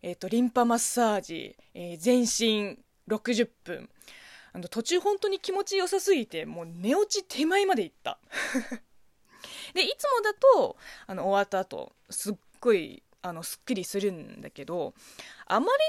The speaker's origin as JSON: {"language": "Japanese", "country": "China", "tie": "born or raised there", "second_language": "Japanese", "lives_now": "Japan", "said": "この番組は中国生まれ中国育ちの … があなたの質問に答えていく Q&A ラジオでございます。"}